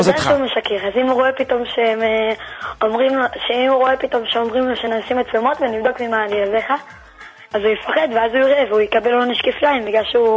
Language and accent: Hebrew; Jerusalem, Jerusalem District, Israel; מירושלים.